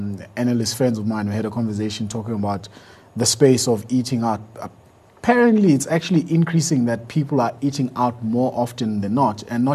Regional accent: Durban, KwaZulu-Natal, South Africa; Yeah, look, I'm from Durban

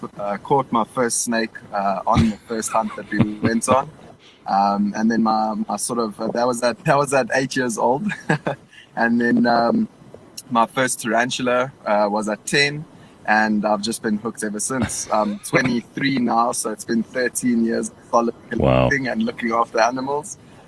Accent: Durban, KwaZulu-Natal, South Africa; born there; Shucks, so I was born in Durban

